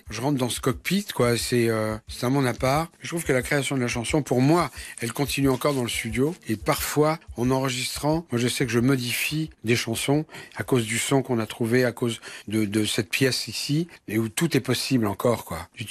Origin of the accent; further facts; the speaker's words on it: Nogent, France; c'est un coin que je connaissais très très bien, puisque j'ai été élevé, moi, à Nogent.